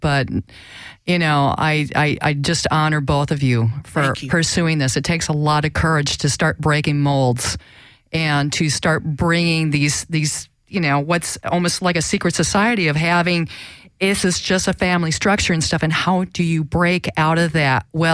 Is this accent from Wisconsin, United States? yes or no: yes; Wisconsin, United States; now in Los Angeles, United States; moving out to Los Angeles, because I was from Wisconsin, where it was very white.